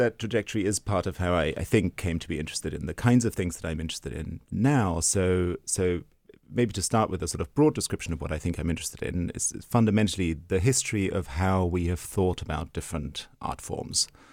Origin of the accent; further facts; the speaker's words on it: Germany; moved away as an adult; I grew up in Germany. I was there until I was 21. I was in secondary school, etc.